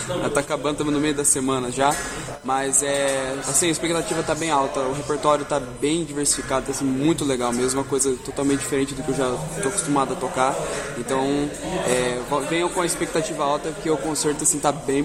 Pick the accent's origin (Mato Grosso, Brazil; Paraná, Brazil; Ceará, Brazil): Paraná, Brazil; Apucarana; eu vim daqui de Apucarana, então aqui do lado, né, pertinho, vizinho.